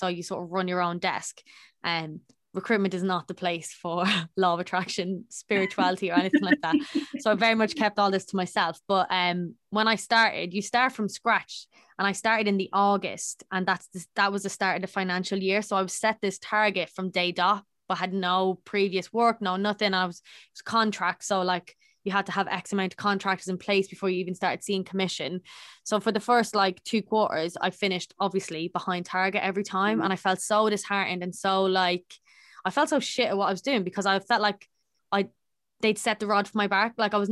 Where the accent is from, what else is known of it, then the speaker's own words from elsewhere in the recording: Ireland; I was brought up Catholic, obviously I'm Irish, so it's just general that I was going to be Catholic and all